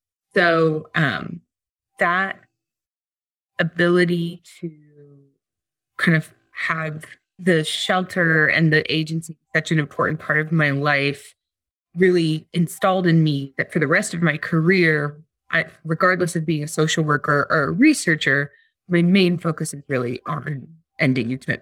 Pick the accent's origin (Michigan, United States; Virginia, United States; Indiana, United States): Indiana, United States; Bloomington; So I grew up in Bloomington, Indiana, which is a college town